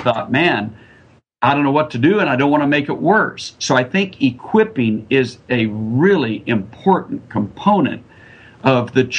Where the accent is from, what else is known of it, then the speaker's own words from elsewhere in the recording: Oregon, United States; also born or lived in Indiana; now in Georgia, United States; Yep. I grew up in Oregon. And of course, you know, that is a different culture that I grew up in.